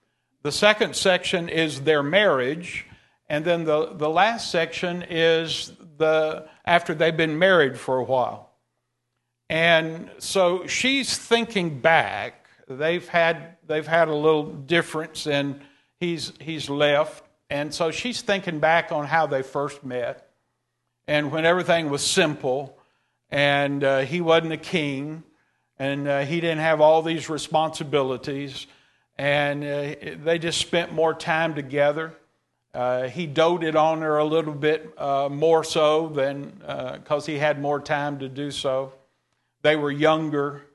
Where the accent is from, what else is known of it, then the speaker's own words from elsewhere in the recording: Hanson Switch, Texas, United States; I'm from Hanson Switch. Anybody know where that is?